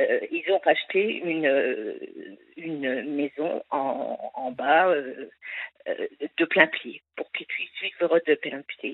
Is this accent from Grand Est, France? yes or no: yes; Grand Est, France; moved away; Je suis revenue dans ma région où je suis née. J'ai acheté un appartement. Je suis de la Marne.